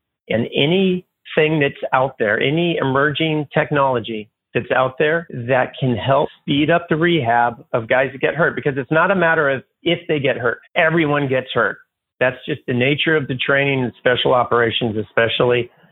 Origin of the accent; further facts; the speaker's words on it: California, United States; I grew up in Northern California. I was a swimmer. Sister and parents are still in California.